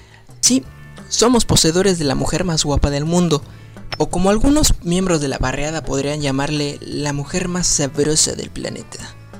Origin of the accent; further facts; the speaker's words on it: Mexico; nosotros los mexicanos